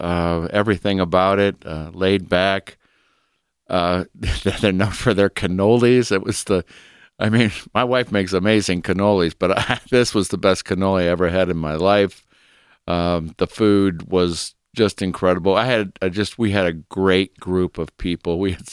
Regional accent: Aurora, Ohio, United States; I actually found a restaurant in Sorrento, and I'm from Aurora, Ohio, but it had Pizzeria Aurora.

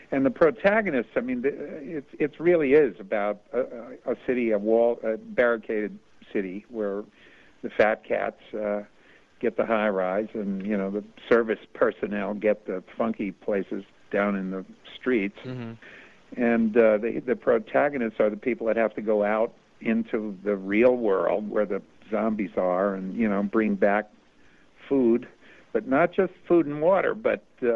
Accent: Bronx, New York, United States; now in Pittsburgh, United States; I grew up in the Bronx. I'm a Bronx kid, and I went to Pittsburgh to go to college, and I saw a little piece of sky. Where I grew up in the Bronx, you saw, between the buildings, you saw like a yard of sky.

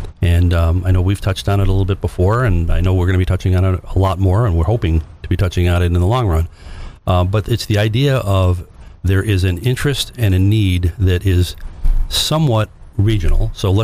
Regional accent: Pennsylvania, United States; one of the great things about being from, you know, Northeastern Pennsylvania is we're 2 hours from New York City.

